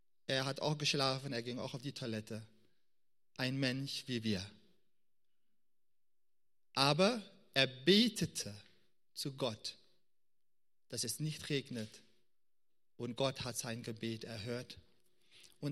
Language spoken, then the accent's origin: German; Suriname; Ich bin in Suriname aufgewachsen und ich weiß, was es bedeutet, zu hören, den Regen rauschen zu hören.